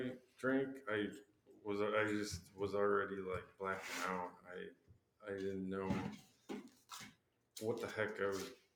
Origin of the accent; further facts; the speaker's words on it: Wisconsin, United States; So I grew up in Wisconsin